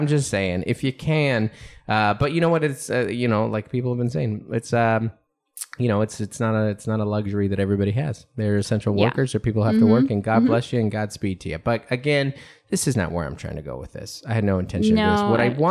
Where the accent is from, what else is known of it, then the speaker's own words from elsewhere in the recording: Seattle, Washington, United States; I was like, I'm from Seattle. There's no Yankee. There's no Yankee in me. None whatsoever.